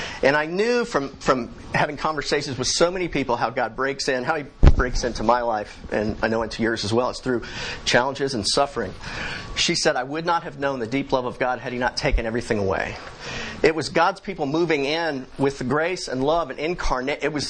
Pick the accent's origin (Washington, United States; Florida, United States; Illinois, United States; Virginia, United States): Florida, United States; Orlando; Growing up in Orlando, I was familiar with Disney World.